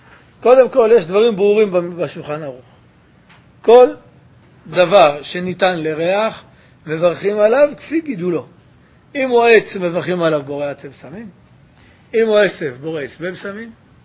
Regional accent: Jerusalem, Jerusalem District, Israel; כמו שבקיץ פעמיים, אנחנו ירושלמים.

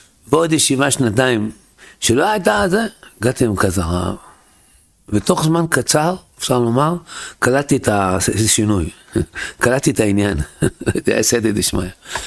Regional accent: Tel Aviv, Tel Aviv District, Israel; אני גדלתי במקום פשוט, סביבה פשוטה, בתל אביב, שלפני 50 שנה, יותר, 60 שנה, עם שכונות של פשע וסמים, גם גדלתי. הורים שעים מסורת דתיים

